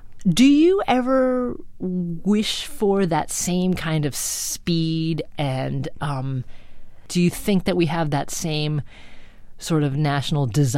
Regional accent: United States; But if I may, as an American, I have to say I was a little disappointed

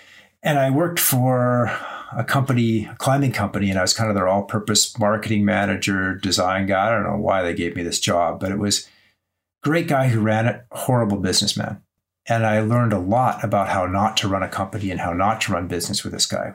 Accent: Canmore, Alberta, Canada; I'm a kid from Canmore, Alberta.

